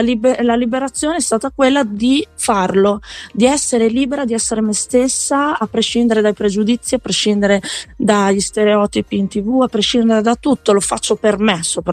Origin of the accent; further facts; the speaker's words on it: Bologna, Emilia-Romagna, Italy; accent: Emilian; Esatto, sono bolognese.